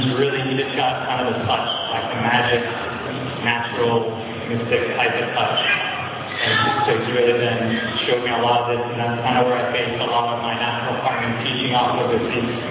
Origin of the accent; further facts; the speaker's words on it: Hilo, Hawaii, United States; born there; So I was born in Hawaii, at Hilo Hospital in 1985. Lived here the majority of my life.